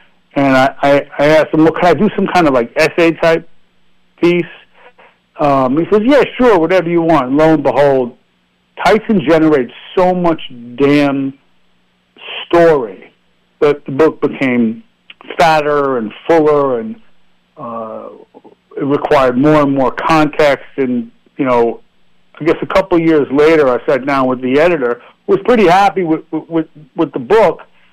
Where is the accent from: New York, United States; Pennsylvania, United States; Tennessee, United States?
New York, United States; New York City; I do. I grew up in New York City, where I am now.